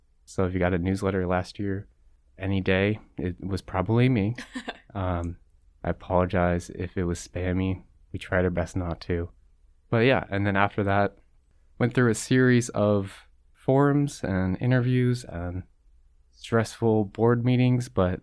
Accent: Chicago, Illinois, United States; also born or lived in Las Vegas; Where I'm from is kind of a difficult question because I was born in Las Vegas, but I kind of grew up in Chicago and then settled here for the last few years.

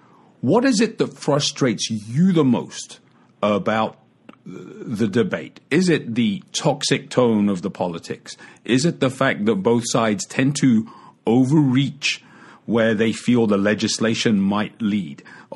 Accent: United Kingdom; obviously, I grew up in the United Kingdom, and our attitude to guns is, okay, yeah, I have to go and get a license

